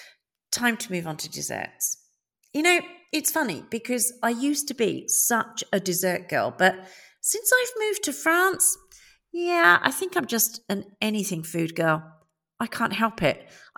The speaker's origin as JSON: {"language": "English", "town": "Leigh-on-Sea", "region": "East of England", "country": "United Kingdom", "tie": "born or raised there", "said": "I grew up in Lyon-Sea in Essex. Yes, I am an Essex girl. Hold my hand up and admit it. And we lived by the cockle sheds, and we ate a lot of seafood."}